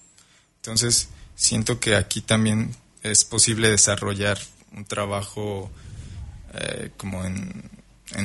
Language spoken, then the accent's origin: Spanish; Michoacán, Mexico; se me ocurrió llevar mi portafolio a un periódico local en Michoacán, soy de Michoacán